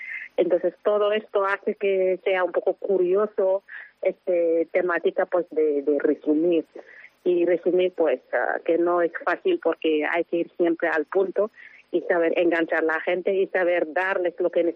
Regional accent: Senegal; now in Burela, Spain; dicen que eres de donde vives, ¿no? Pues una senegalesa viviendo en Burela.

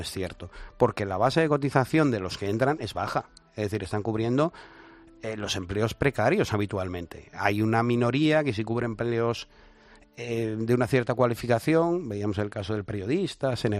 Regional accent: Madrid, Community of Madrid, Spain; born there; gané las Olimpiadas de Física y nací en Madrid.

